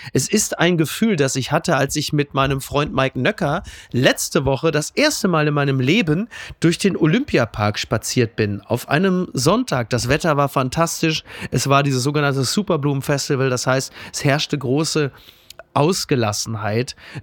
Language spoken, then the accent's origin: German; Castrop-Rauxel, North Rhine-Westphalia, Germany; Ich komme aus Castrop-Rauxel.